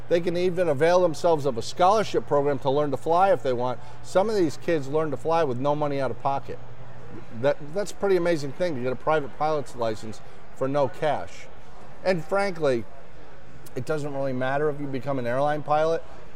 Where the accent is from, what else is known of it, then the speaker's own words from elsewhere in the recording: Winter Haven, Florida, United States; Jack Brown Seaplane Base in my hometown, Winter Haven, Florida.